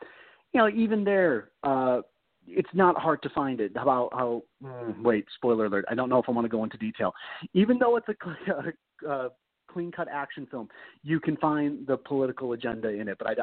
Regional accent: Chicago, Illinois, United States; I'm from Chicago. It was a big deal when Spike Lee made Chirac

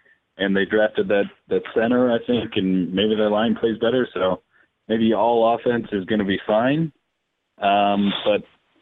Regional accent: Las Vegas, Nevada, United States; Well, being born and raised in Vegas

